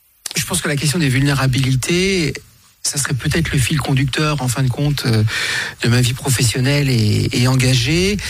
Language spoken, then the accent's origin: French; Nevers, Bourgogne-Franche-Comté, France; J'ai eu une enfance à la campagne, tout d'abord, tout petit. On a déménagé de Nevers et on est allé s'installer à la campagne.